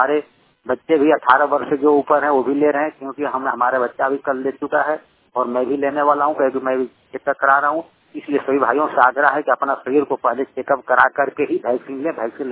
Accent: Tugbera, Jharkhand, India; मैं झारखंड पलामू डिस्ट्रिक्ट के तुगेरा गांव में, हमारा गांव पंचायत भी तुगबेरा ही में पड़ता है।

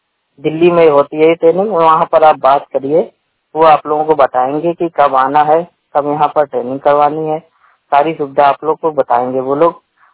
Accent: Kanpur, Uttar Pradesh, India; मैं कानपुर नगर का रहने वाला हूँ।

